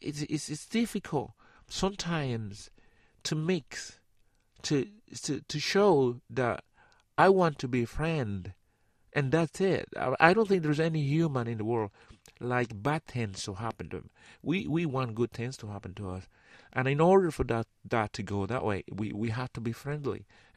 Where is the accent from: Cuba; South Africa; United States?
Cuba; English is a second language; somebody comes beside me and asks me, "Where are you from?" And, "Well, I'm from Cuba."